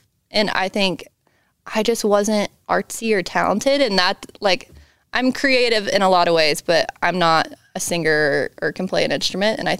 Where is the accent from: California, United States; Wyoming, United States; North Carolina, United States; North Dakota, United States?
North Carolina, United States; Charlotte; growing up in Charlotte, like the thing to do was go to country concerts, you know, like that was like the highlight of everything, you know, growing up.